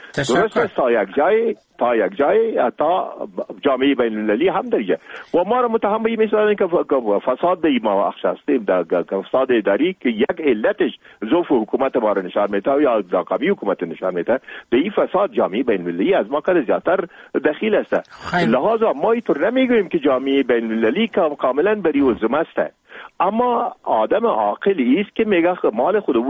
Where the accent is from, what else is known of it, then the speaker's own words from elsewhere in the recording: Afghanistan; امی ما افغان هستیم